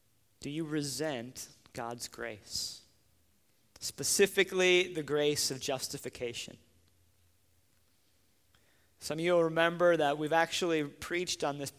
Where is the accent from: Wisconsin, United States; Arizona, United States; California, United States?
Wisconsin, United States; definitely not one of the best products to come out of my home state.